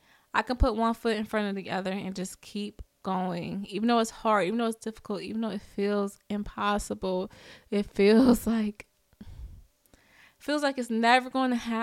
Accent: Richmond, Virginia, United States; I told y'all I'm from Richmond, Virginia, and I can't talk.

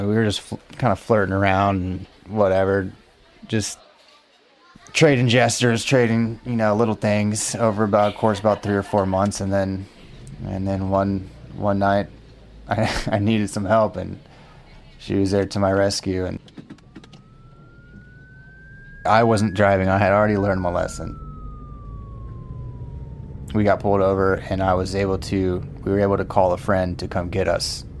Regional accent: Jacksonville Beach, Florida, United States; born and raised in Jacksonville Beach, Florida. I'm 27 years old.

